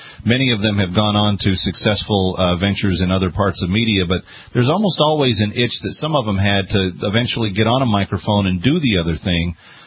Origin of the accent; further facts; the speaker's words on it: Dallas, Texas, United States; I grew up in the Dallas area, so it would be WBAP or KLIF or one of those big talk signals